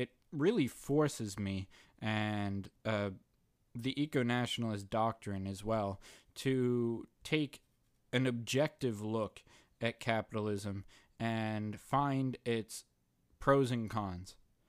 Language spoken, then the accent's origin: English; United States; mostly in America, at least for me as an American.